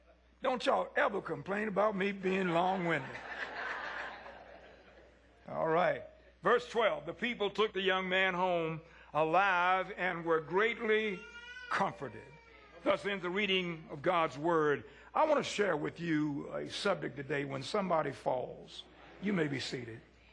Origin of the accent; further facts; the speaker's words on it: Scottsburg, Virginia, United States; I am from Scottsburg, Virginia, and we say Eutychus